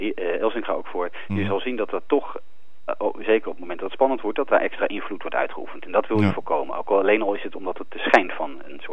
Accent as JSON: {"language": "Dutch", "country": "United Kingdom", "second_language": "Dutch", "said": "dat doet mij als Brit echt pijn aan mijn oren."}